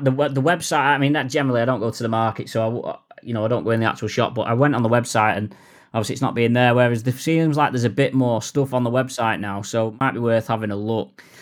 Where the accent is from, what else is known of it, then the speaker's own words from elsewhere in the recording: Warrington, North West England, United Kingdom; I'm not a Widnes lad. I'm from Warrington, which may not go down well with people.